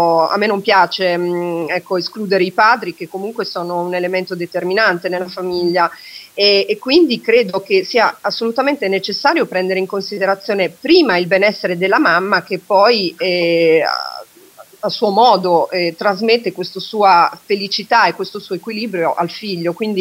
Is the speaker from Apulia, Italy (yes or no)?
no; Pesaro, Marche, Italy; Io sono di Pesaro.